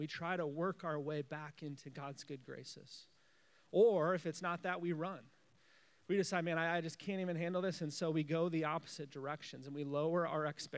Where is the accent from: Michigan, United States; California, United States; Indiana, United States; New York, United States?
Michigan, United States; and I grew up in West Michigan